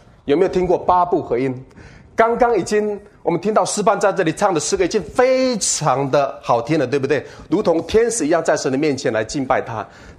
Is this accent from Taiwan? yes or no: yes; Taiwan; 这就是我的家乡，在台湾的高山上，一山的山下。所以呢，有的称我们是云端上的猎人，不是云层下，是云端上的猎人。